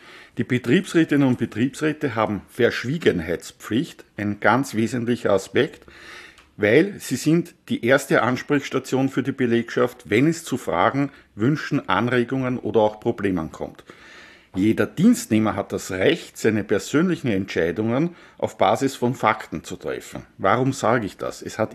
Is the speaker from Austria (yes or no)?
yes; Vienna, Austria; Als Wiener ist man Vienna-Anhänger und weder Austria noch Rapid